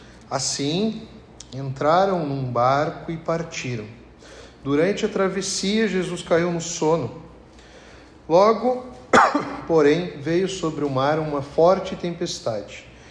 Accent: Brazil; Eu, como um bom brasileiro, escolhi a mais barata que tinha, né?

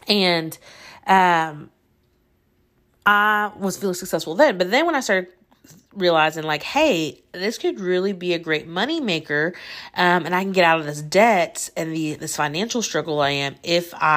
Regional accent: Indiana, United States; My husband is from Texas, and he is freaking out about it, but I am from Northern Indiana, and I'm like, it's just a normal winter.

